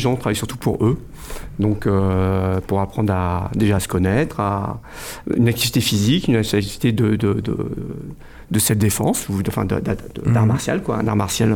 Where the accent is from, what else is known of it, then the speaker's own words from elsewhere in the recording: France; born there; mes parents sont d'origine vietnamienne et je suis né en France.